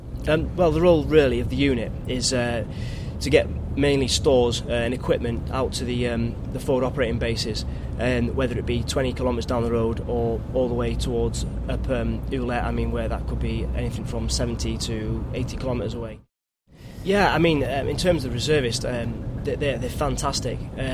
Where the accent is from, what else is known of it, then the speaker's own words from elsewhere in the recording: Criccieth, Wales, United Kingdom; My age is 28 years old. My home town is Crickith in North Wales